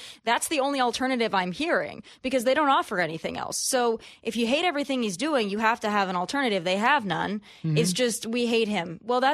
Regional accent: Tennessee, United States; it was in Tennessee, which is my home state, which really bothers me

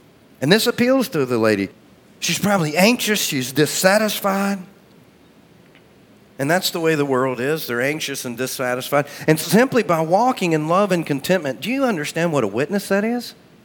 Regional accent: the South, United States; I was born and raised in the South. My family's been here 280 years in this area.

